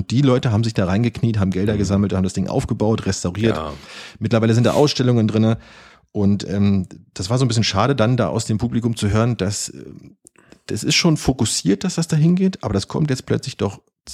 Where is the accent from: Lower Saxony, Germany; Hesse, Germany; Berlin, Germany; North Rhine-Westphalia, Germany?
Berlin, Germany; ich bin in Köpenick aufgewachsen, ich bin runter Richtung Müggelsee gegangen